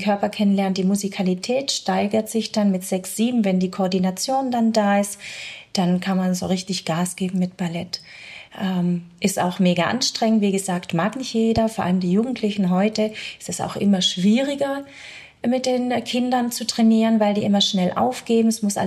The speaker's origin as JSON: {"language": "German", "country": "Belgium", "first_language": "French", "second_language": "German", "said": "ich komme tatsächlich aus einer belgischen Familie. Bei mir ist es ein bisschen komplizierter. Also ich bin adoptiert worden, kam in eine belgische Familie rein und spreche tatsächlich, meine Muttersprache ist tatsächlich Französisch."}